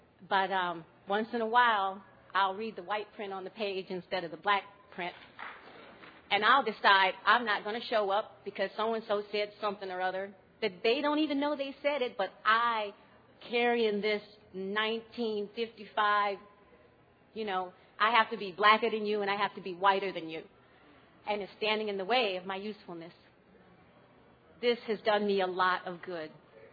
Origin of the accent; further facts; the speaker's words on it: Chicago, Illinois, United States; now in Pittsburgh, United States; Born and raised in Chicago, Southside, 1955, and I'm biracial